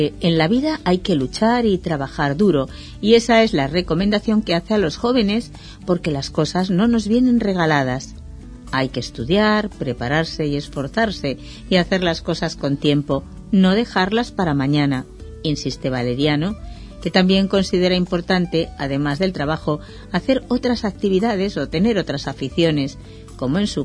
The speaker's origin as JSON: {"language": "Spanish", "region": "Castile and León", "country": "Spain", "tie": "born or raised there", "said": "Jugaba de pequeñito en mi pueblo y en torneos por la provincia de Burgos."}